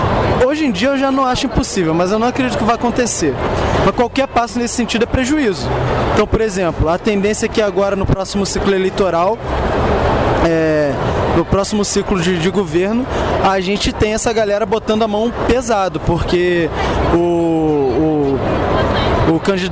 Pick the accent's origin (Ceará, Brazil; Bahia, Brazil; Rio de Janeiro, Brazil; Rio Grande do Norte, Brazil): Rio de Janeiro, Brazil; Eu sou do Rio, o Rio